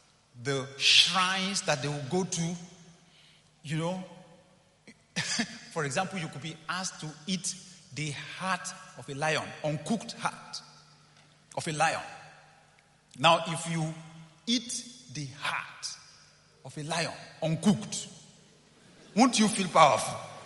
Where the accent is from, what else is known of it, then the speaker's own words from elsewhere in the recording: Nigeria; But for me, as a Nigerian, there was another part to the story.